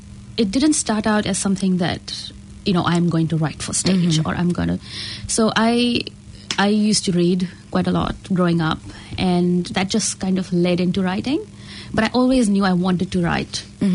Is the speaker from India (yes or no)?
yes; Mumbai, Maharashtra, India; moved away as an adult; now in New Zealand; I migrated to New Zealand. I was raised in India, in Bombay, and I spent some time overseas.